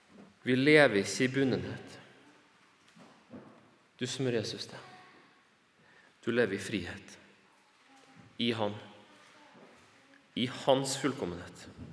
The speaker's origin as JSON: {"language": "Norwegian", "country": "Bolivia", "tie": "born or raised there", "said": "når vi vokste opp i Bolivia"}